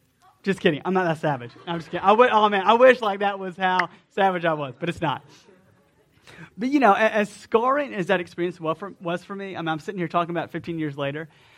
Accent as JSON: {"language": "English", "town": "Atlanta", "region": "Georgia", "country": "United States", "said": "For a bunch of Deep South Georgia boys, like, this was a big deal. And so we're from Atlanta"}